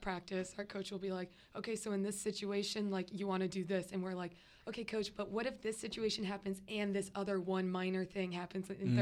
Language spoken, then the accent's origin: English; Buffalo, New York, United States; I'm from Buffalo, so, like, growing up, everyone, like, everyone played ice hockey.